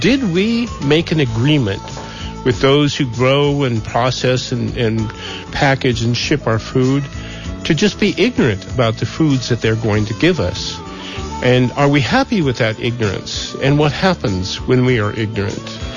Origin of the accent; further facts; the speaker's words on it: Montana, United States; I was raised in Montana, and spent a lot of time on a little farm near Belfry, Montana, and we grew the food we ate.